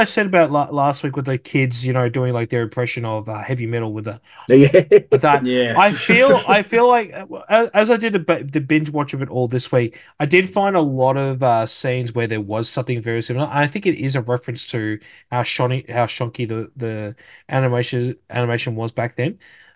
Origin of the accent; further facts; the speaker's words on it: Texas, United States; I'm from Texas.